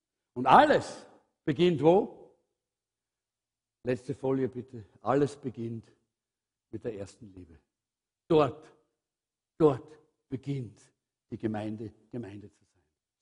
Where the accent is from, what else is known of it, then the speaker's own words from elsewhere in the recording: Austria; wir sind halt Österreicher und Österreich-Umgebung.